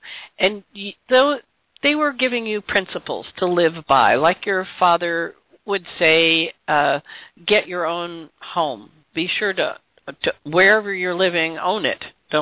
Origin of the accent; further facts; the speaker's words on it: Georgia, United States; And I grew up in the Deep South in Georgia with my grandparents, and there were sharecroppers in the area.